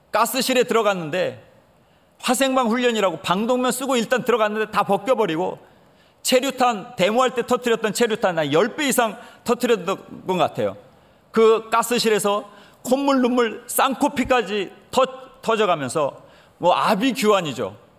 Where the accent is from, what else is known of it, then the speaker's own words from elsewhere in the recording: Seoul, South Korea; moved away; 제가 태어나서 자란 곳은 서울인데요. 저의 기억이 시작되는 것은 서울 노원구 중계동 104번지 그 이름도 유명한 104마을 달동네입니다.